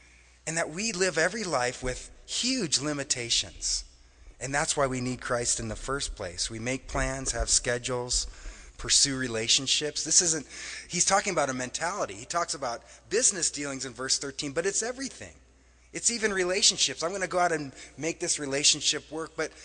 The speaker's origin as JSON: {"language": "English", "town": "Wausau", "region": "Wisconsin", "country": "United States", "tie": "born there", "said": "But I was born in Wausau, Wisconsin, and there was a Kraft cheese plant not far from our house."}